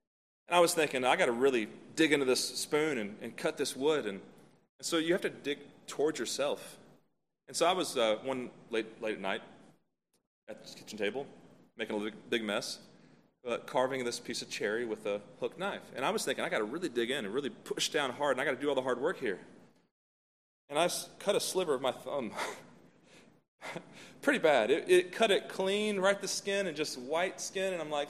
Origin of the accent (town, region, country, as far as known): Hendersonville, North Carolina, United States